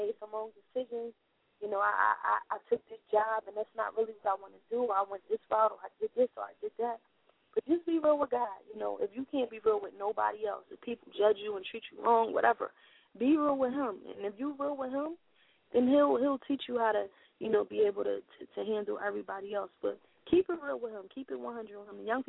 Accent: Philadelphia, Pennsylvania, United States; because I'm from Philadelphia, West Philadelphia, uh-huh. born and raised.

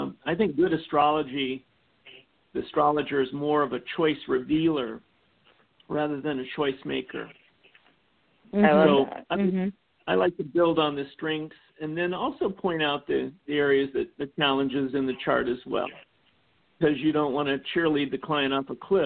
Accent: Kansas City, Missouri, United States; I'm from Kansas City, Missouri.

